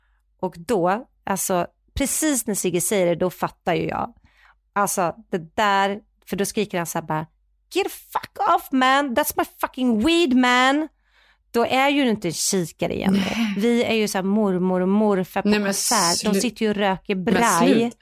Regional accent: Sweden; Nej men vi var ju så tappade, för vi är ju svenskar. Vi fattar ju inte att man kan sitta öppet och röka på en konsert.

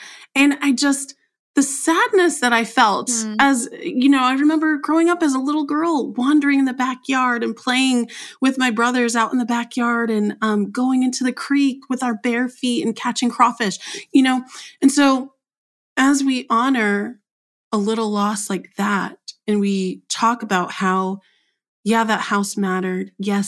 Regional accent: New York, United States; I live in North Carolina, but my home where I was born, I'm from New York.

